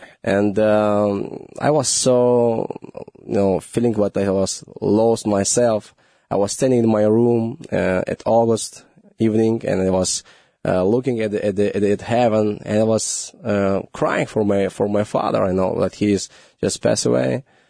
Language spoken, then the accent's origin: English; Uzbekistan; moved away as an adult; I was growing in Uzbekistan. I was born in Uzbekistan and growing until age 21. I was staying there.